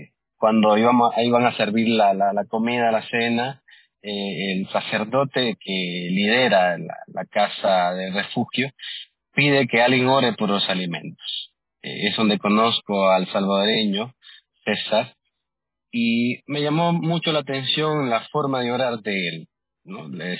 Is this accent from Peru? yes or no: no; Nicaragua; moved away as an adult; now in New York, United States; Recuerdo, tenía 19 para 20 años y salgo de Nicaragua, mi país natal.